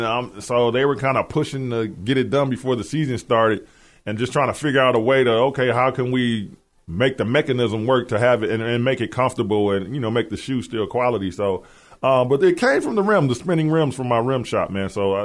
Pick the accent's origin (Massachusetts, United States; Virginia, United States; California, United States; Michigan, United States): Michigan, United States; Flint; born or raised there; also born or lived in Milwaukee